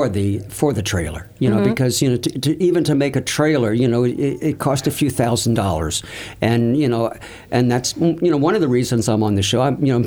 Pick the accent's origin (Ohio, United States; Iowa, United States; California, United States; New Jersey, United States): Ohio, United States; I was brought up in Ohio.